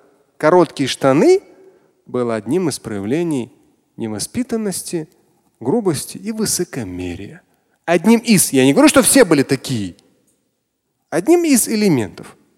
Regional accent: Russia; Насколько я знаю, я не знаю, я татарин, но у нас лезгинки нету.

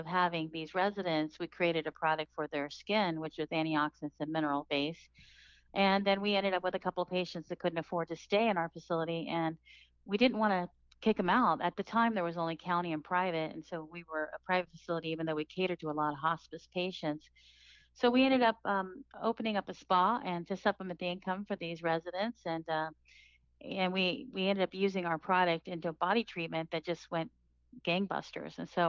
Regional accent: Midwest, United States; born there; also born or lived in California; I was born in the Midwest. I lived in California majority of my time, and then I've been traveling.

